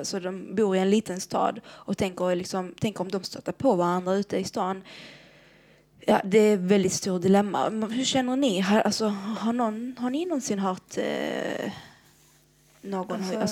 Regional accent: Iraq; Swedish is a second language; now in Sweden; Jag menar, i mitt hemland, Irak då, så är det inte väldigt vanligt att man går ut och fika med en killkompis.

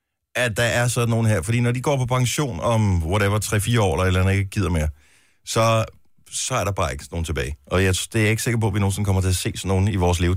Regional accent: Region of Southern Denmark, Denmark; nu er jeg jo Fynbo.

